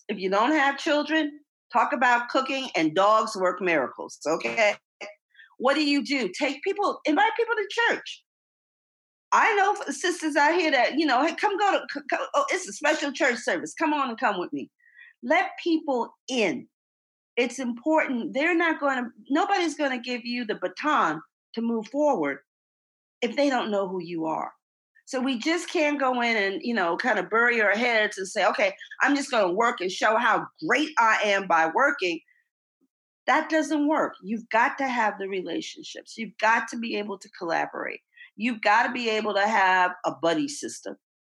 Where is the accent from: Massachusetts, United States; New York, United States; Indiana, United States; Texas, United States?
New York, United States; New York City; You know, everybody at Tuck knows I'm from the Bronx.